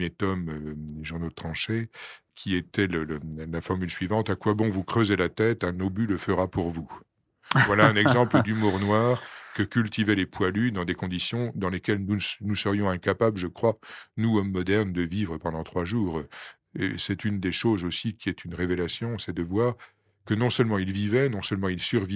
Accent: Belfort, Bourgogne-Franche-Comté, France; born there; j'en ai un exemple dans ma région natale, qui est la ville de Belfort

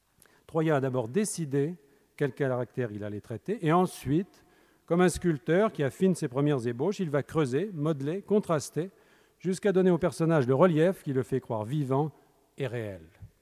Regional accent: Centre-Val de Loire, France; born there; puisque je suis né dans le Berry, pays plat s'il en est, dont le point culminant ne dépasse pas 200 mètres.

